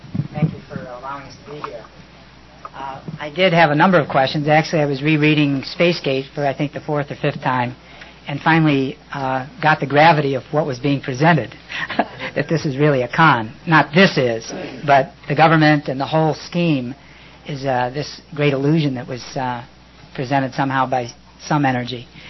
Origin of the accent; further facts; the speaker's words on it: Honolulu, Hawaii, United States; Commander … from Honolulu.